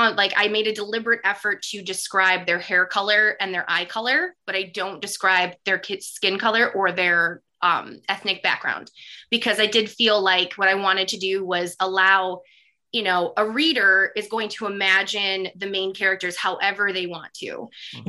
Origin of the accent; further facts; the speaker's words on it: Michigan, United States; also born or lived in California; now in Florida, United States; I grew up in Michigan. So I grew up in the Midwest and I lived in California for a time. And then, you know, living in Florida